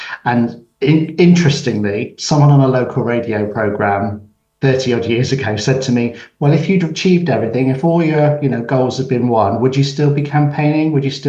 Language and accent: English; Kingswood, South West England, United Kingdom; I grew up in Kingswood. I'm a homeboy from the region, from Bristol. And I absolutely loved my childhood there.